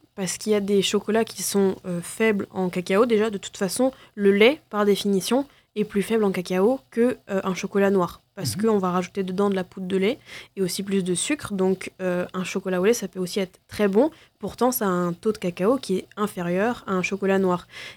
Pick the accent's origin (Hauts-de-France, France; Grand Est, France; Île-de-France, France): Grand Est, France; moi je suis alsacienne de base